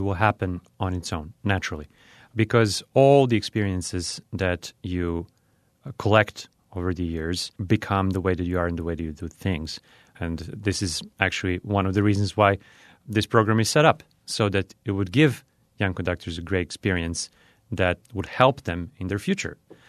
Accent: Serbia; now in United States; in my home country of Serbia.

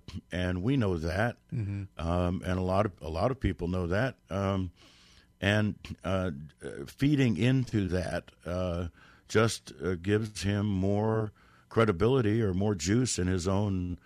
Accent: Washington, D.C. area, United States; because I grew up in the Cold War right outside D.C.

